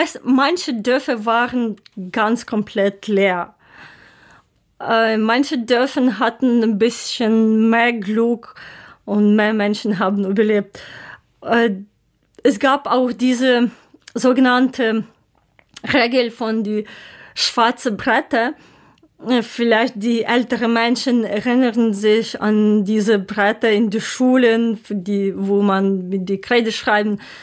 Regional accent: Ukraine; German is a second language; aber für uns, für mich als Ukrainerin, es ist natürlich

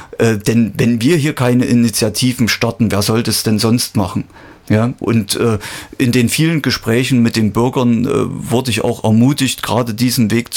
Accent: Thuringia, Germany; Und das ist uns ja auch wichtig als Thüringer, die kommunal alle irgendwo verortet sind

